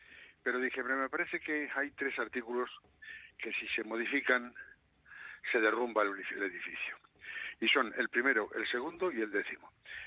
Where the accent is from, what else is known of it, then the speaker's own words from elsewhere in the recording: Spain; yo me siento español y me siento de todas las regiones. Naturalmente, de la que aquella que me vio nacer, pues sería un poquito más.